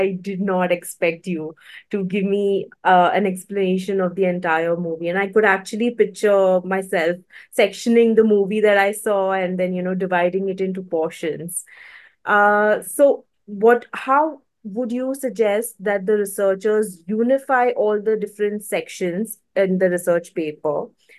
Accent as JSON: {"language": "English", "country": "India", "first_language": "Malayalam", "second_language": "English", "said": "the one that I had recently watched was in Malayalam, actually, which is my mother tongue."}